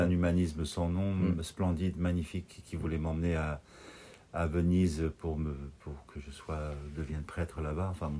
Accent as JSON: {"language": "French", "country": "Lebanon", "tie": "born or raised there", "said": "moi je suis arménien du Liban. Que ce soit bien clair. J'ai été formé là-bas, j'ai été accueilli là-bas, j'ai été nourri là-bas, à tous les points de vue."}